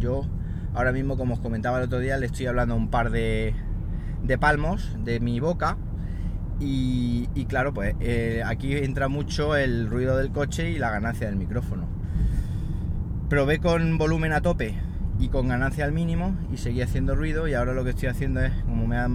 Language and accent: Spanish; Siles, Andalusia, Spain; Feria en Úbeda y feria en mi pueblo, en Siles, Jaén.